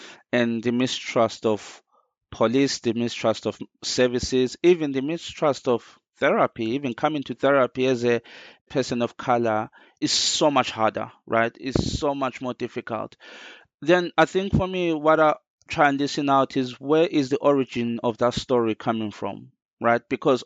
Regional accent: Zimbabwe; born there; I was born in Zimbabwe, I'm a Zulu, right? Which is originally a tribe from South Africa.

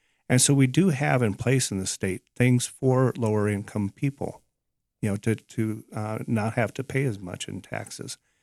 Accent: Illinois, United States; Originating from central Illinois, yes, I'll attest to that.

